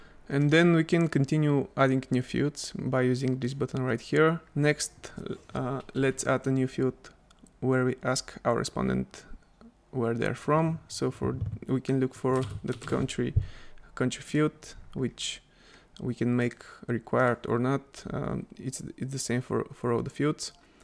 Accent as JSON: {"language": "English", "country": "Bulgaria", "said": "I'm from Bulgaria"}